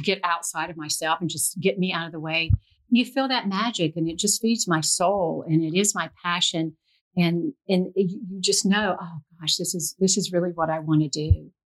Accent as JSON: {"language": "English", "town": "Gastonia", "region": "North Carolina", "country": "United States", "tie": "born or raised there", "moved": "as an adult", "lives_now": "Florida, United States", "said": "I had done a little bit of modeling in my hometown of Charlotte, Gastonia, North Carolina."}